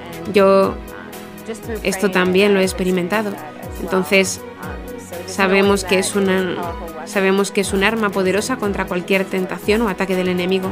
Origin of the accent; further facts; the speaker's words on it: Blaine, Minnesota, United States; Spanish is a second language; now in Derry, United Kingdom; soy de Blaine, Minnesota. Ahora estoy viviendo en Derry, en el norte de Irlanda.